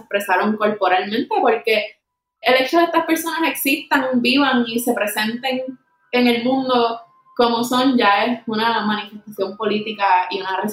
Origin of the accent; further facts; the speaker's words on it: Puerto Rico; hacia los puertorriqueños y nuestra dignidad. Como boricua